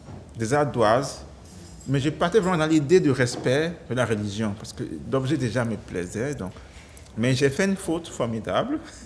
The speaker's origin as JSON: {"language": "French", "country": "Benin", "said": "parce que je suis béninois, là, c'est que je viens du Bénin"}